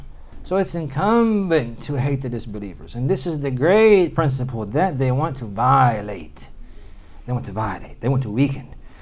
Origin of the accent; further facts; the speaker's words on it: Oklahoma, United States; I'm from Oklahoma.